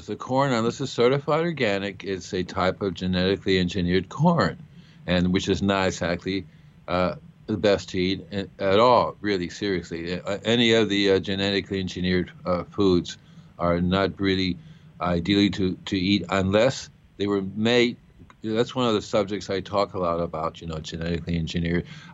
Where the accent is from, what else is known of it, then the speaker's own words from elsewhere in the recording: Puerto Rico; When I grew up in Puerto Rico or Cuba, I remember in Puerto Rico, my parents, I would go out.